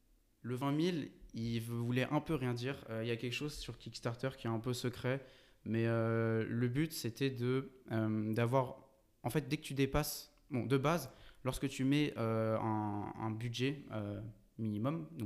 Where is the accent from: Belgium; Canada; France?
France; Paris, Île-de-France; nous, on est français de Paris et on pouvait pas aller rencontrer les gens là-bas